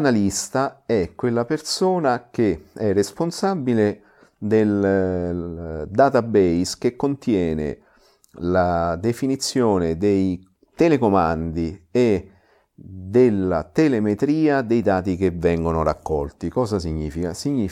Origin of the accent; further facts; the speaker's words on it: Rome, Lazio, Italy; now in Germany; vengo da Roma, mi trovo in Germania ormai dal lontano 2001.